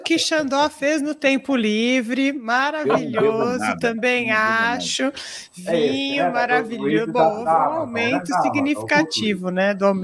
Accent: São Paulo, Brazil; Dois muito bons para nós que somos paulistanos aqui.

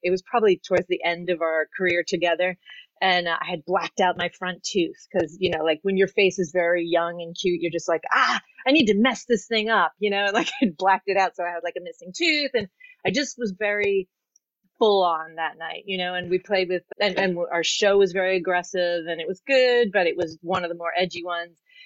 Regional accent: New York City, New York, United States; I'm born and raised in New York, so I've seen it, you know, from through the 70s, the 80s

